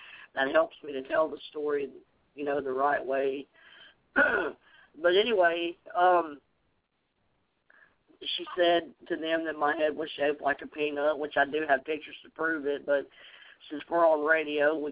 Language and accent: English; Bossier City, Louisiana, United States; born there; But anyway, I was born on December 12th, 1977 at Bossier General Hospital in Bossier City, Louisiana.